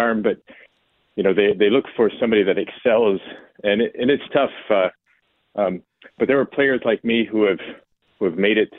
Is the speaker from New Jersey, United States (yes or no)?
no; Joliet, Illinois, United States; No, I'm from Joliet, Illinois, the Chicago suburbs.